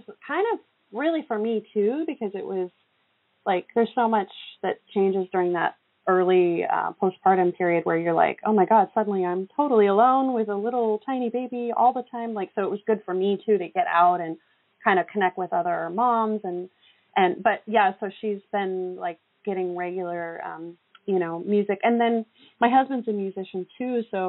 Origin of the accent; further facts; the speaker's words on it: Alaska, United States; She took my sister and I to folk festivals. We grew up in Alaska.